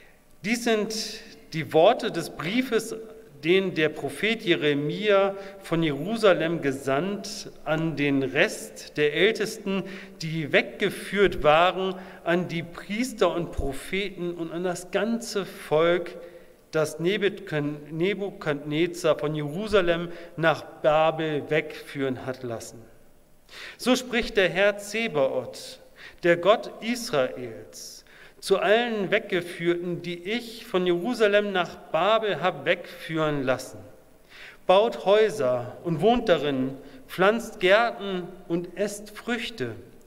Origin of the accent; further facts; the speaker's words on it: Hanover, Lower Saxony, Germany; für manchen mag das Braunschweig sein als Hannoveraner.